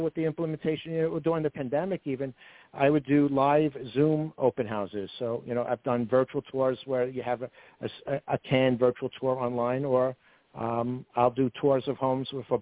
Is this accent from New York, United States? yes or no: yes; Brooklyn, New York, United States; accent: Brooklyn; It is what it is. You know, hey, forget about it. I'm from Brooklyn, you know.